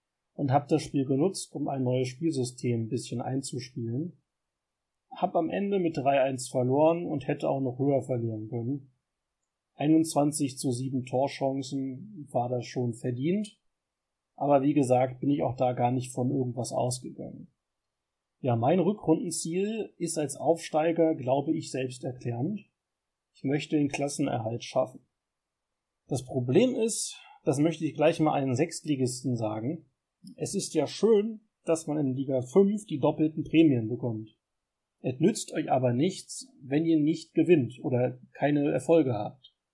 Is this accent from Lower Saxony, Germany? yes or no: yes; Lower Saxony, Germany; Also, ich komme ja aus dem Landkreis Celle. Das ist nicht weit von Hannover.